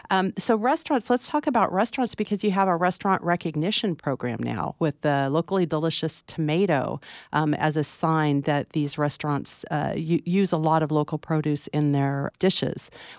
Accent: California, United States; I grew up down in the Bay Area. I grew up with a lot of farm stands around

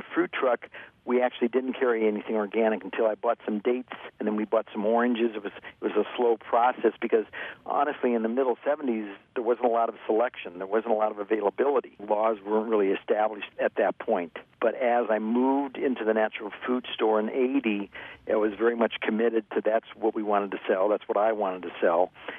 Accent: Ohio, United States; now in California, United States; I moved out from Ohio to California, and I wasn't trained in any particular fashion, a bit of college, and I was living in the city.

